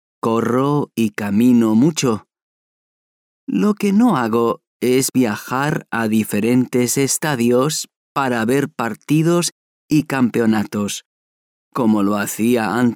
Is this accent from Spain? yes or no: yes; Madrid, Community of Madrid, Spain; Soy de Madrid y antes de este cambio, siempre había vivido allí.